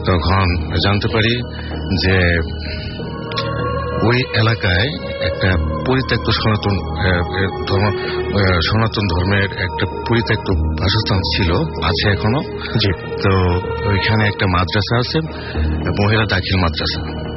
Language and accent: Bangla; Goripur, Mymensingh Division, Bangladesh; ময়মনসিংহ গরিপুর থেকে আসছি।